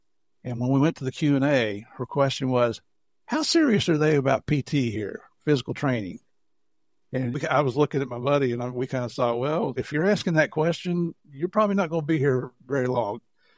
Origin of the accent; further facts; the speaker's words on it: West Virginia, United States; I'm from West Virginia, so we had to get that in there.